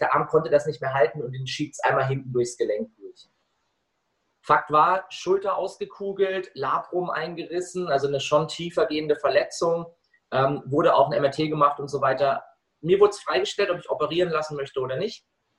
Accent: Freiburg, Baden-Württemberg, Germany; bin eben nach Freiburg zurückgezogen in meine Heimatstadt, wo ich jetzt auch wohne

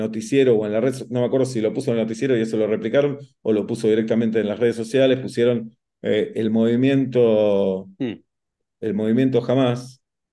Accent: Buenos Aires, Argentina; Me siento muy argentino, me siento muy porteño también y me siento muy judío.

